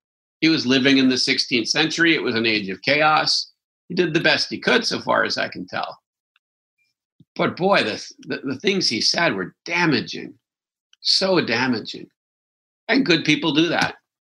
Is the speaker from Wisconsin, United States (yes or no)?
yes; Wisconsin, United States; Now, I'm from Wisconsin, so I get it. I mean, I'm a farmer at heart